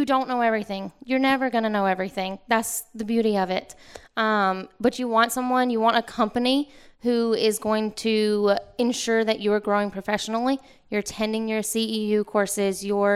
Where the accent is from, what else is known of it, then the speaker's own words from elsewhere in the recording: Mississippi, United States; Mississippi.